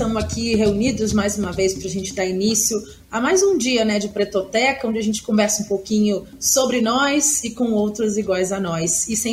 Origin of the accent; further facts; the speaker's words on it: Rio de Janeiro, Brazil; eu sou carioca